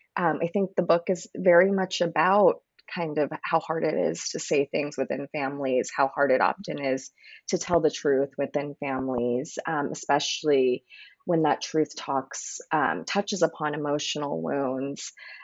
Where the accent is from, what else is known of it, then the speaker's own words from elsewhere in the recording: San Jose, California, United States; So I am a first generation Chinese American. I grew up in San Jose, California. My family is originally from Anhui Province in China.